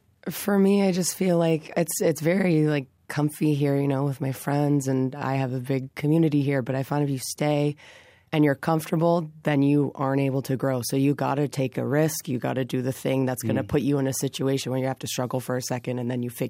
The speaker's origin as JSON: {"language": "English", "region": "Nova Scotia", "country": "Canada", "tie": "born or raised there", "said": "And also, I was born here. I'm from Nova Scotia, so, and I'm young, and like the world is out there."}